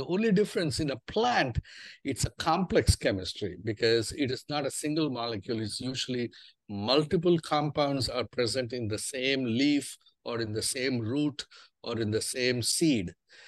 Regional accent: India; And that's because I grew up in India. And I grew up where in India, herbal medicine and natural products of nature used in everyday health and wellness is part and parcel of everyday life.

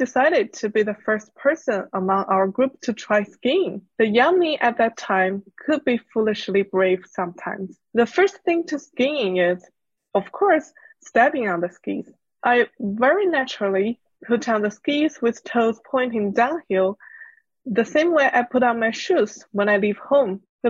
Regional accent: China; English is a second language; moved away as an adult; now in California, United States; I'm a software engineer in California. I was born and raised in China, and then I moved to US for my graduate study and stay here for work after graduation.

